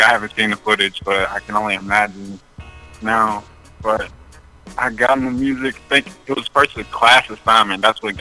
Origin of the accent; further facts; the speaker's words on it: Springfield, Tennessee, United States; I'm actually from Springfield, Tennessee.